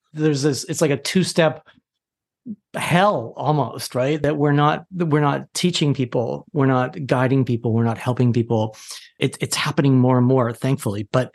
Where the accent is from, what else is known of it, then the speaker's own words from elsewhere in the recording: British Columbia, Canada; I remember sort of idyllically growing up in the Okanagan, you know, an orchard, and it was really fairy tale land with dogs and animals.